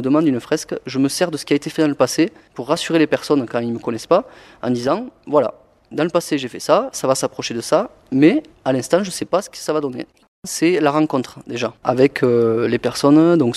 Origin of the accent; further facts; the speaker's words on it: Occitanie, France; Oui, alors moi je suis originaire de l'Aveyron, en ce moment j'habite en Aveyron.